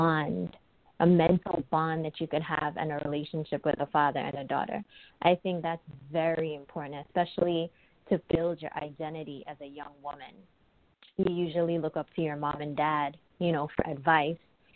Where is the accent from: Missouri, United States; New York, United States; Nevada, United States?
New York, United States; Brooklyn; I'm from Brooklyn, New York.